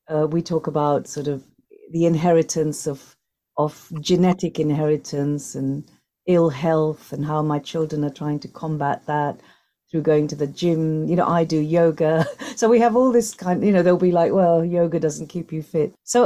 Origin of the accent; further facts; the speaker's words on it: Tanzania; born there; also born or lived in India / Norfolk / London; I was born in Tanzania. We had crisscross journeys of living in Tanzania, India, Norfolk, London.